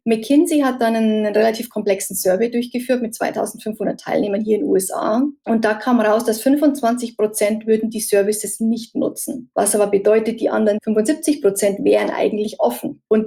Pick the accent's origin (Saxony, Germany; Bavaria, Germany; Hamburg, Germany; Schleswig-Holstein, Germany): Bavaria, Germany; ich komme ja auch aus der Münchner Gegend